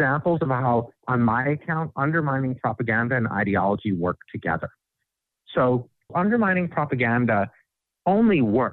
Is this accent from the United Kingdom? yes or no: no; United States; I have a strong patriotic identity as an American.